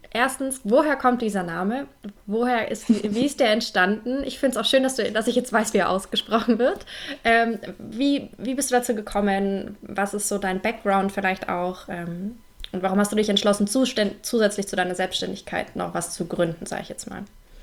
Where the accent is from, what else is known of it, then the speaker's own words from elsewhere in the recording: Bavaria, Germany; ich komme aus Bayern, also aus Franken